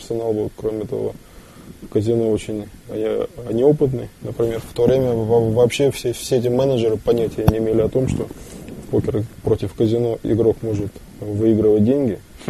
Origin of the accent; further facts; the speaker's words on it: Arkhangelsk, Arkhangelsk Oblast, Russia; Я родом из города Архангельска, это на северо-западе России.